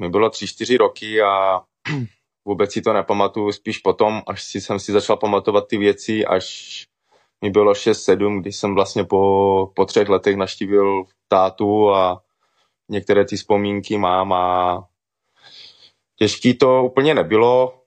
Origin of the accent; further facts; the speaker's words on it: Hlučín, Moravian-Silesian Region, Czechia; also born or lived in Italy; já vlastně od 4 let žiju v České republice a cítím se jako Čech